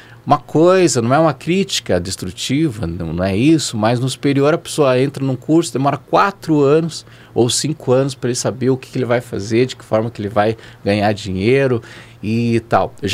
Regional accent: Curitiba, Paraná, Brazil; Eu venho de Curitiba já com esse DNA

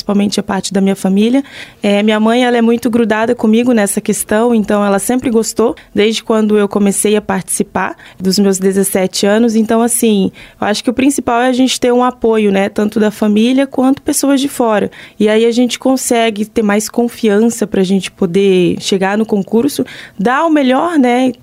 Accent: Porto Velho, Rondônia, Brazil; moved away as an adult; now in Marechal, Brazil; Eu vim lá de Rondônia, a minha cidade natal é lá em Rondônia, Porto Velho, e eu vim para cá, para Marechal, na pandemia, em 2021. Aí vim embora para cá com os meus pais

